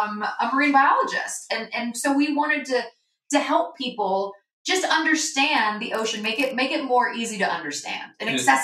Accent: North Carolina, United States; So I'm from North Carolina.

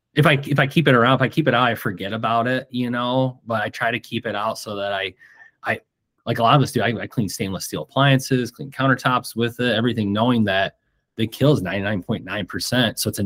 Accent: Midwest, United States; I'm from the Midwest, so this is Midwest goodbye.

